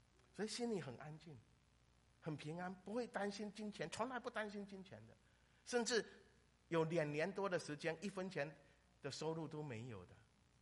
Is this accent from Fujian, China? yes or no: yes; Fujian, China; 因为我是福建前线长大的，